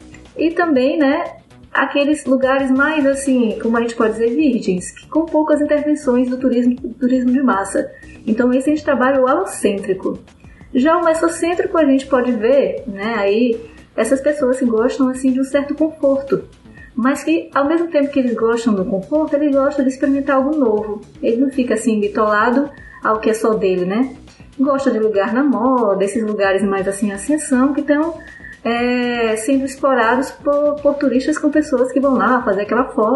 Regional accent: Boa Vista, Roraima, Brazil; Eu venho aqui diretamente do norte de Boa Vista, Roraima

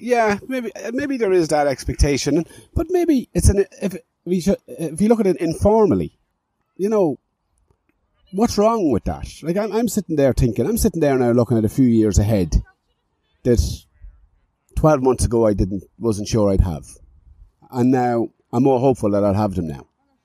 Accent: Dundalk, Leinster, Ireland; I'm a Dundalk, I'm from Dundalk, but I'm a Celtic supporter all my life since the 1970s.

